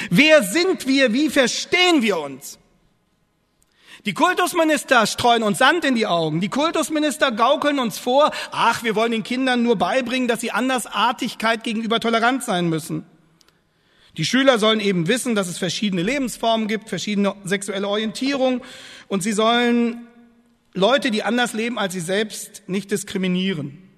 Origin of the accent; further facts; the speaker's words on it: Lower Saxony, Germany; Ich komme aus Niedersachsen, wie Sie wissen.